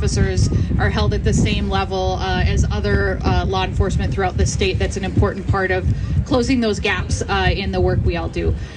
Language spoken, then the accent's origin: English; Cass Lake, Minnesota, United States; I'm from Leech Lake. I grew up in the Cass Lake area.